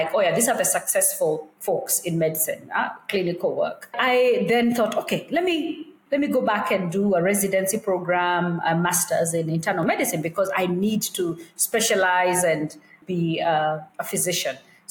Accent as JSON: {"language": "English", "region": "Nairobi", "country": "Kenya", "tie": "born or raised there", "said": "it was just a wonderful, wonderful time growing up in Nairobi."}